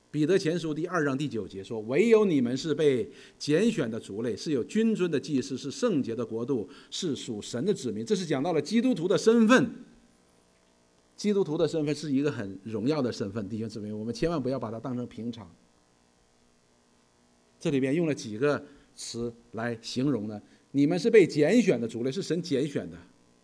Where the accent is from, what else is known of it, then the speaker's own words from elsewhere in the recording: China; 我们中国人觉得说，哎，我是个中国人，我很自豪，我是中国人，我们有5000年的历史，灿烂的文化。